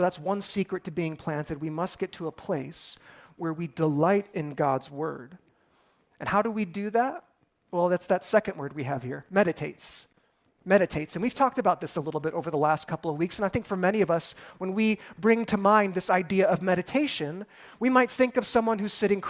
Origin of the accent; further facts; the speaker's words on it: Chicago, Illinois, United States; I grew up in the Chicago area. I've got no connection to farms whatsoever.